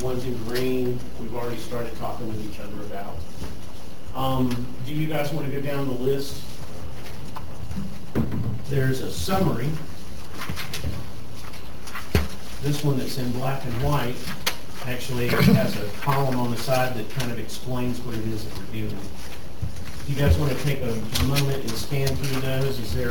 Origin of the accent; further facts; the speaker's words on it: South Carolina, United States; Unfortunately, I'm from South Carolina. I'm used to the heat.